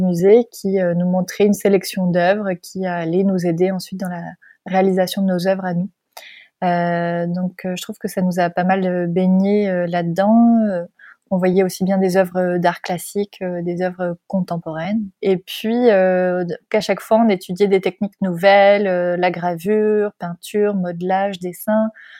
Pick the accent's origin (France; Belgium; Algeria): France; Normandy; Ben, je suis née en Normandie, en France.